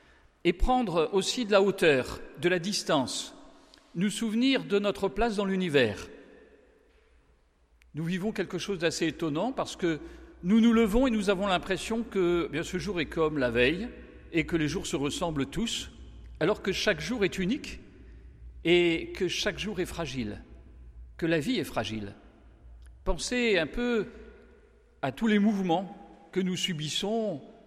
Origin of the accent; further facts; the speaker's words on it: France; Mes racines, c'est aussi la Hollande. Je suis d'origine hollandaise, même si je suis né en France et j'y ai toujours vécu.